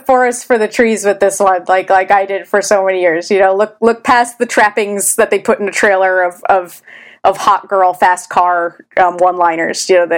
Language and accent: English; Ohio, United States; maybe it's just because I grew up in Ohio, you know, which is, we have a lake, but it's landlocked